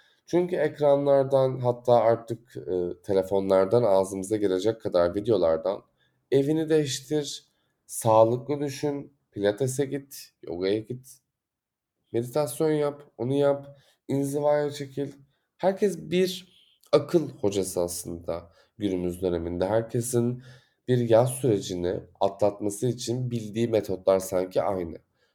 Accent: Istanbul, Turkey; Evet, İstanbul çok gri, İstanbul çok işte böyle beton, ağacı yok, yeşili yok ama ben burada doğdum.

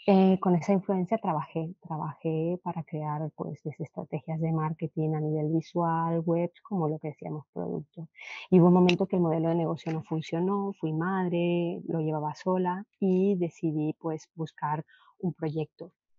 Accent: Venezuela; born there; yo soy nacida en Venezuela con mitad de la familia venezolana, mamá española de origen alemán.

